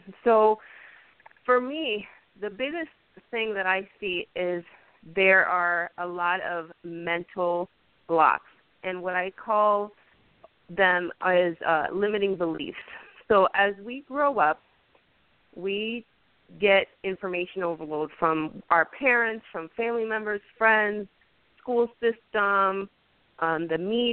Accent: Miami, Florida, United States; also born or lived in Puerto Rico; I'm originally from Puerto Rico and grew up in Miami, Florida. So about 15 years ago, I moved to Northern Illinois with my son just to create a better life for myself and for him.

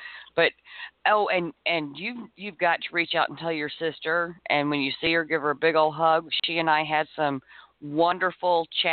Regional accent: East Coast, United States; because I was raised pretty much on the East Coast, so I'm not real familiar with a lot of these Western state issues myself.

